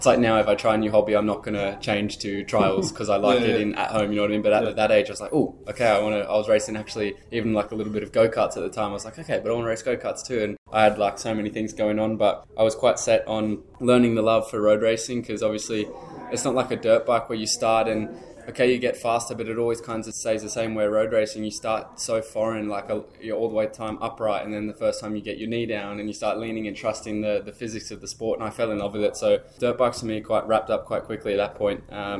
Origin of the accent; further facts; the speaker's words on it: New South Wales, Australia; growing up in New South Wales, back home in Australia, a long way away from where we are now.